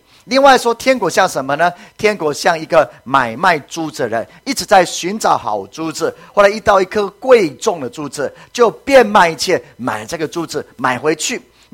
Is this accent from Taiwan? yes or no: yes; Taiwan; 华人，我们台湾人都是一样的，不会随便卖田地的